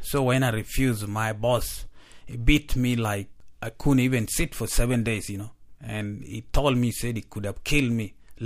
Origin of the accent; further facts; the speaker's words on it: Northern Region, Uganda; I grew up in Uganda, the northern part where the war been over 21 years since 1986.